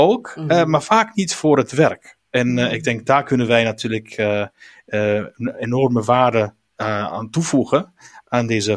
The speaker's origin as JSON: {"language": "Dutch", "country": "Italy", "tie": "born or raised there", "second_language": "Dutch", "moved": "yes", "lives_now": "Netherlands", "said": "ich bin Europäer in Hart und Ziel. Vader was Duits, moeder is Zweeds. Ik ben in Italië opgegroeid."}